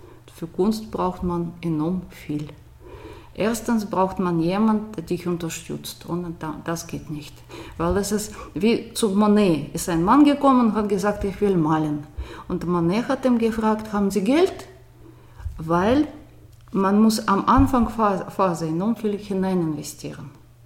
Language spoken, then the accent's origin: German; Moscow, Russia; German is a second language; Ich komme aus Moskau, da war ich an der Grenze von Moskau geboren, Moskau-Region eigentlich. Und Moskau ist nicht Russland, es ist was ganz ein bisschen anderes. Und ich bin noch in einem ganz anderen Land geboren, Sowjetunion.